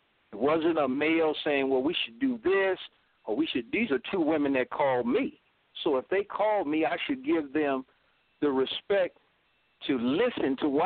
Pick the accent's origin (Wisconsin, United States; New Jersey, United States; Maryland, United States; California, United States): California, United States; Sacramento; I'm from Sacramento, California